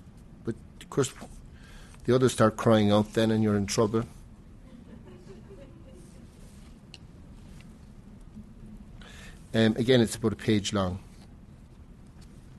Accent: Cork, Munster, Ireland; I grew up in the Hell Box. The Hell Box was Cork in Ireland, and the particular Hell Box was on Oliver Plunkett Street, the Eagle Printing Company.

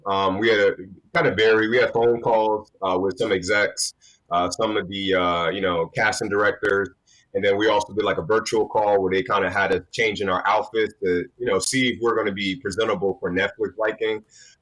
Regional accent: New Jersey, United States; Because remember, I was from Jersey.

